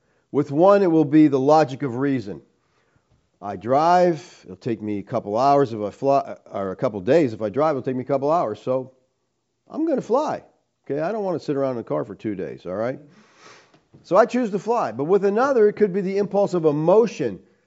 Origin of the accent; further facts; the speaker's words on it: Pennsylvania, United States; We're from Pennsylvania, and they make something up there called sponge candy.